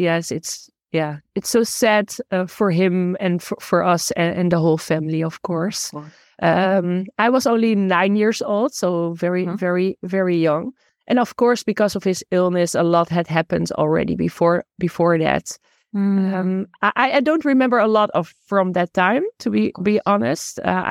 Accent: Netherlands; English is a second language; So to share about my personal journey, I grew up here in the Netherlands, Europe. And at the age of 6, my parents got divorced.

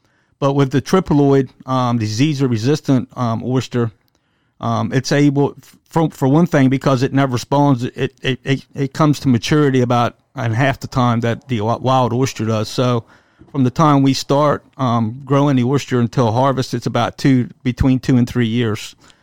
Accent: Hooper's Island, Maryland, United States; So I'm just a local guy. I grew up on Hooper's Island. Spent a lifetime as a commercial fisherman.

